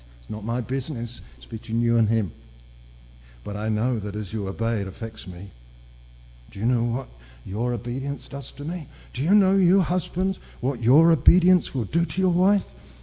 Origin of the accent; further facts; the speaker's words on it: Australia; he knew I was a preacher from Australia